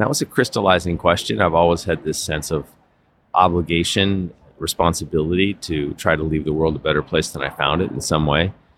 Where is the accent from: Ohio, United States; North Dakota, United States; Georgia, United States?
North Dakota, United States; accent: North Dakota; I was born and raised in North Dakota. So at any point I can swing into my North Dakota accent.